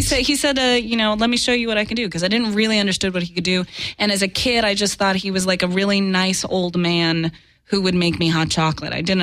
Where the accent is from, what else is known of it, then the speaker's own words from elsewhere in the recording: Sacramento, California, United States; So, my brother and I grew up in Sacramento with our mom, and in the summers we would spend time with my dad on sets